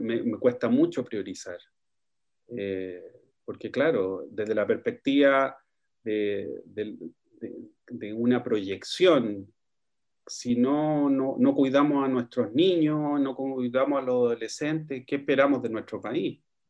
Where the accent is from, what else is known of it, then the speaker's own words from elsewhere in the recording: Chile; cómo podemos tener una mejor calidad de vida como chilenos